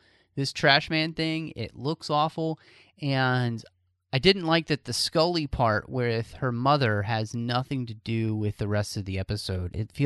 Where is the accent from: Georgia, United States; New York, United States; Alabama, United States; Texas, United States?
Texas, United States; So, and I'm from Texas.